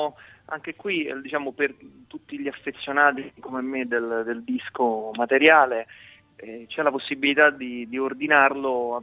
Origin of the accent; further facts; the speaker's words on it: Rome, Lazio, Italy; È stata un po' un'avventura come da romano, come anche me